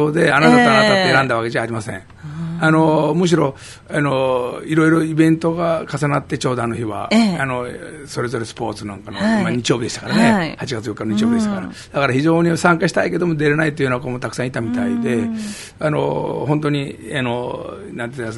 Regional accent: Owariasahi, Aichi, Japan; 特に尾張旭の場合ですと、自分の地元ということもありますし、

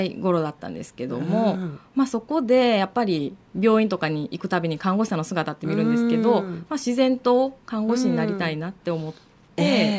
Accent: Kyoto, Japan; now in Seto, Japan; 京都出身です。

